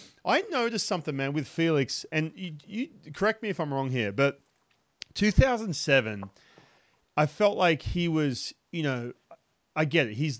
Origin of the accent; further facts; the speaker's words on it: Australia; I'm not going to sit here and go, oh, I came from Australia.